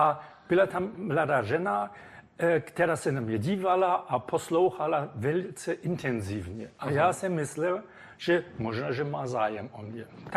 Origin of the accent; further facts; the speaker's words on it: Germany; Czech is a second language; now in Czech Republic; Já jsem byl v západním Berlíně, ona ve východním Berlíně a přes ten jsem tam mohl na takový denní vízum jít jako západní Němec.